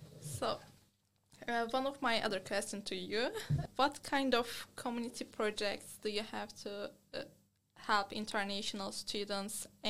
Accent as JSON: {"language": "English", "region": "Mediterranean Region", "country": "Turkey", "tie": "born or raised there", "said": "I grew up in Mediterranean region in Turkey, so the temperature is very high there."}